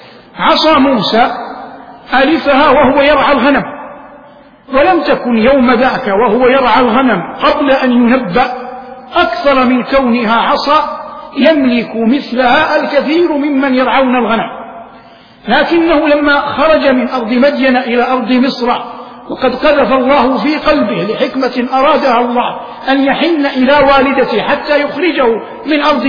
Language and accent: Arabic; Saudi Arabia; في عاصمة بلادنا الرياض